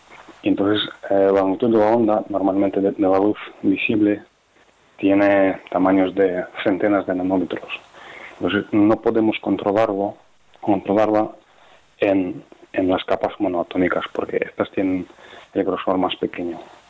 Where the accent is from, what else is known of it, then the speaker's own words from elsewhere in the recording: Ukraine; Spanish is a second language; moved away as an adult; also born or lived in Zaragoza, Spain; now in Donostia, Spain; yo soy ucraniano y vine a España hace 15 años, más o menos. Pues he estado en la Universidad de Zaragoza y luego 8 años aquí en País Vasco, en Donostia.